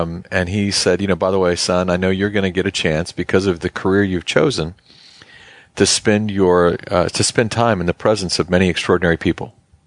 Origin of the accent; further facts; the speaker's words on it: Hawaii, United States; I grew up in Hawaii, and I built actually a little church in the backyard of our house.